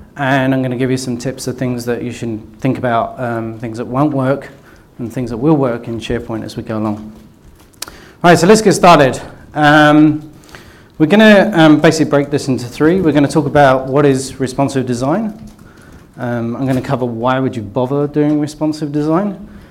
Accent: England, United Kingdom; It's because I'm English

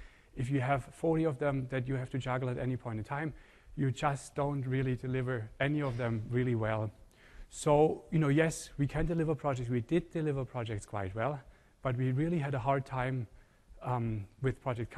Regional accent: Germany; also born or lived in New York, United States; I am from Germany, I've lived in New York.

